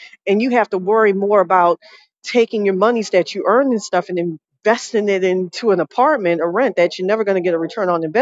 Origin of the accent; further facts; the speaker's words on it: New Orleans, Louisiana, United States; I come from New Orleans and people are more spiritually conscious down there.